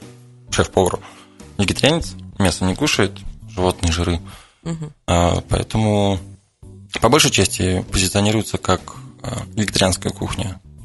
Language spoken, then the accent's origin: Russian; Sarov, Nizhny Novgorod Oblast, Russia; Да, я отсюда. Я из Сарова.